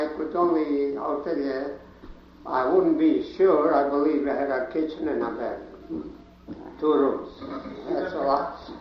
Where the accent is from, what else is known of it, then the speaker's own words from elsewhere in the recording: Austria; moved away; But by right, I was born in Austria.